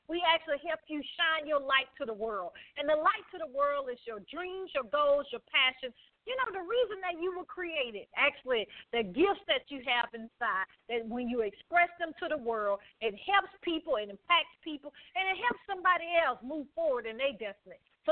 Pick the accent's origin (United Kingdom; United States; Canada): United States; Alabama; I'm from Alabama, and I always say that. You can tell by my voice.